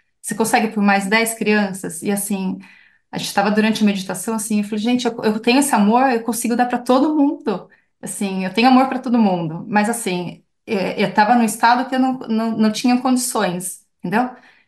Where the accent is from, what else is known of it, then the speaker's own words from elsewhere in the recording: Brazil; se eu falar que eu sou brasileira